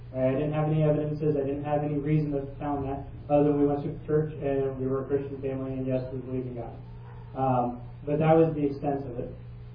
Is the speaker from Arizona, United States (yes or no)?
yes; Arizona, United States; born there; So just to give you guys an idea, I was born in Arizona.